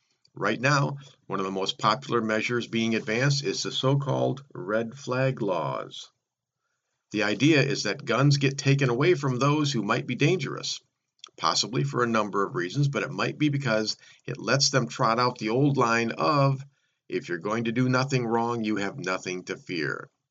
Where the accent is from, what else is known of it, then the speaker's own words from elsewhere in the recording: Michigan, United States; my home state of Michigan